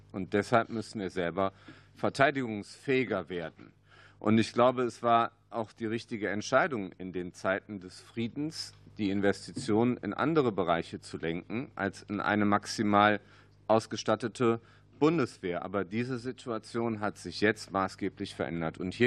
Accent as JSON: {"language": "German", "town": "Düsseldorf", "region": "North Rhine-Westphalia", "country": "Germany", "said": "ich bin Rheinländer, ich komme aus Düsseldorf, wir haben viele Rheinbrücken"}